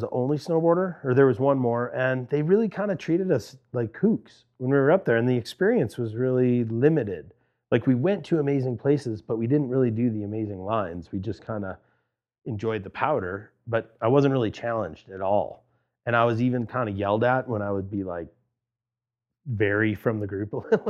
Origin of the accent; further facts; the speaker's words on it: Cleveland, Ohio, United States; now in Lake Tahoe, United States; but I'm from Cleveland, Ohio, and I made it to Lake Tahoe